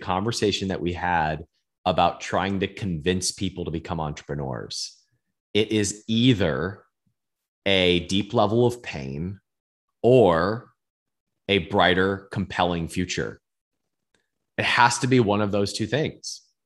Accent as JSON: {"language": "English", "town": "Cleveland", "region": "Ohio", "country": "United States", "said": "had a really nice house in Northeast Ohio. I'm from Cleveland, Ohio."}